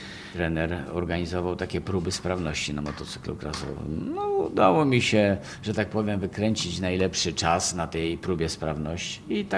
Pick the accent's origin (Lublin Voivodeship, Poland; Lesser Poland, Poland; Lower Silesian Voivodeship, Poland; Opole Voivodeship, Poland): Lublin Voivodeship, Poland; Pochodzę z podlubelskiej miejscowości.